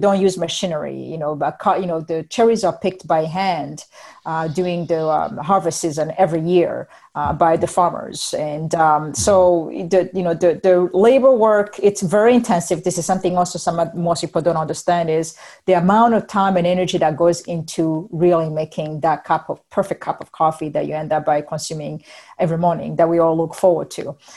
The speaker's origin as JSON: {"language": "English", "country": "Burundi", "tie": "born or raised there", "said": "I was born and raised in Burundi, which is Central East Africa. It's a very small, tiny country, and we call it the heart of Africa, as a matter of fact. But landlocked, sharing borders with Rwanda to the north, Tanzania to the east, and then Congo to the west."}